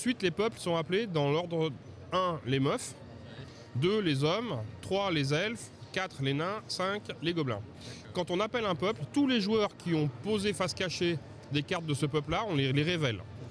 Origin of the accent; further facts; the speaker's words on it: France; c'est quelque chose qu'on sent monter depuis quand même malheureusement trop de temps chez nous en France.